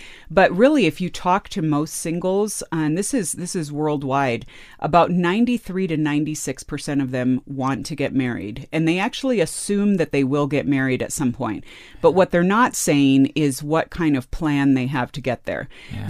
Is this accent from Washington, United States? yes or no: no; California, United States; And I grew up in California, which a lot of people think of as, oh, you know, just everyone's crazy.